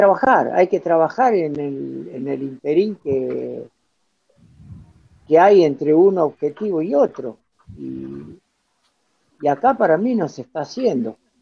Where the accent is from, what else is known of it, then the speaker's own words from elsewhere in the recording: Villa Ballester, Buenos Aires Province, Argentina; Y Ballester, que es donde yo nací y me crié, cambió muchísimo.